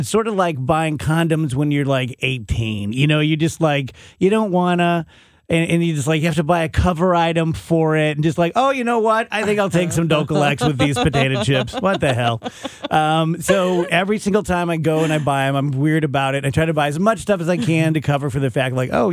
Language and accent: English; South Roxana, Illinois, United States; Where I grew up in South Roxana, looking south, yes, from my house, we're the last house, so it's all farm fields, and the levee, which is so weird.